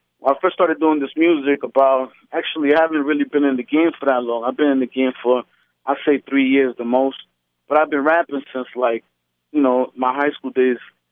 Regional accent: New York City, New York, United States; also born or lived in Quezaltepeque, El Salvador; my name raises from being born in Quesalte in La Libertad, you know what I'm saying, in El Salvador. And then coming over here and being raised in New York.

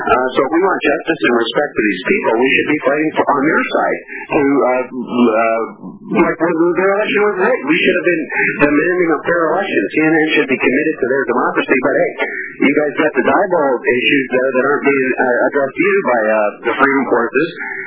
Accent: Canada; Yeah, well, you know, I'm from Canada.

